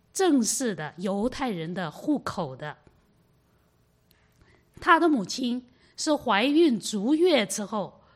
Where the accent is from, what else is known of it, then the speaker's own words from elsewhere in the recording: China; 我们中国人有祖籍的观念哈，我们以前的户口哈，就是要填祖籍。那我的爸爸是哪里的人，我就要填他。我的爸爸是山西的，那我的祖籍，哪怕我没有去过